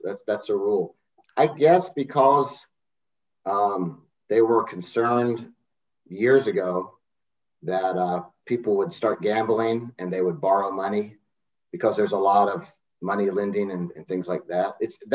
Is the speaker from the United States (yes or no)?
yes; Birmingham, Alabama, United States; also born or lived in Atlanta, United States; I was born in Atlanta, then we moved right back to Alabama. So I grew up in Birmingham, Alabama